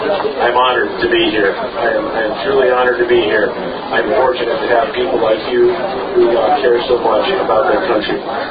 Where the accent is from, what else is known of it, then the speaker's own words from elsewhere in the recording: Boise, Idaho, United States; born there; I was born in Boise, Idaho, and like many other families, I moved around a lot as my father was promoted.